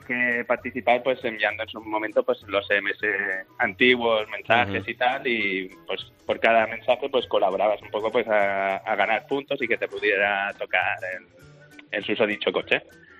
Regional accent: Barcelona, Catalonia, Spain; me lo traje conduciendo, porque soy de Barcelona.

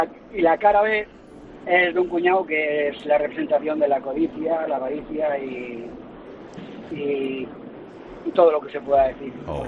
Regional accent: El Toboso, Castilla-La Mancha, Spain; Yo soy del Toboso

